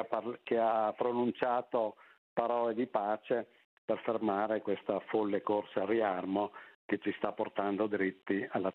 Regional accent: Verona, Veneto, Italy; Io sono di Verona

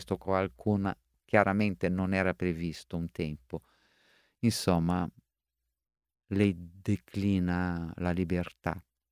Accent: Rio de Janeiro, Brazil; lo sapete, io sono di Rio

